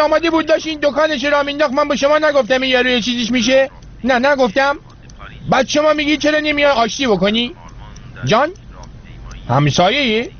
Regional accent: Rasht, Gilan, Iran; من بچه رشتم، من یه زمانی ما توی رشت برای خودمون گنجلاتی بودیم

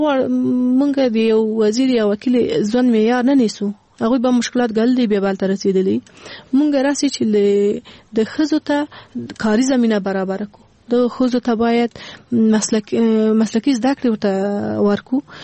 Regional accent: Afghanistan; born there; مونږ په خپل افغانستان کې پیدا شوی

